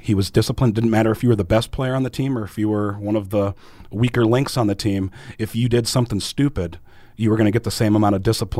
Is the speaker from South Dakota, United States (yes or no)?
yes; Sioux Falls, South Dakota, United States; Well, growing up in Sioux Falls and in the Sioux Empire area, you always knew who Post 22 was.